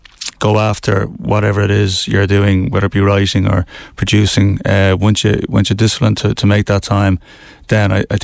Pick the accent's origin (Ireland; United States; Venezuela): Ireland; Dublin, Leinster; Well, I'm from the north side of Dublin, from Cedarwood Road, specifically.